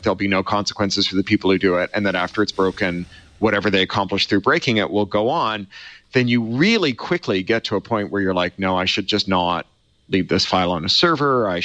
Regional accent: Canada; also born or lived in United Kingdom; I'm Canadian and British, not Canadian and American.

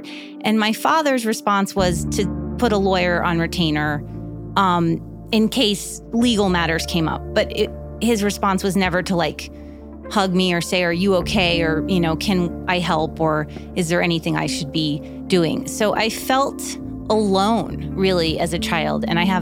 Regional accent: Miami, Florida, United States; Growing up in Miami was, you know, I always wear hats and long sleeve shirts

